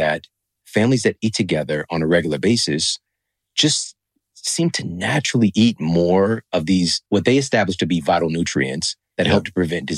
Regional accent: St. Louis, Missouri, United States; I'm from St. Louis.

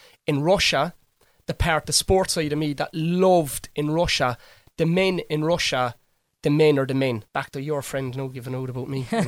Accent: Cork, Munster, Ireland; I remember growing up in Cork, and it's there now.

